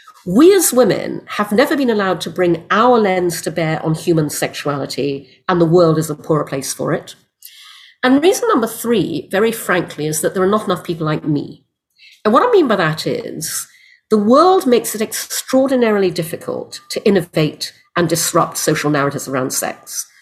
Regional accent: Brunei; also born or lived in United Kingdom; I was born in the UK. I'm half English, half Chinese. My father was English. My mother's Malaysian Chinese. We moved to Brunei when I was six because my father got a job there. I grew up in Brunei

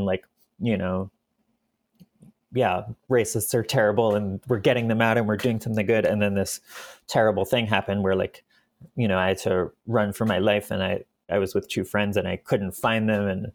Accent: New York City, New York, United States; when I was 13, I was in middle school, two blocks away from the Twin Tow

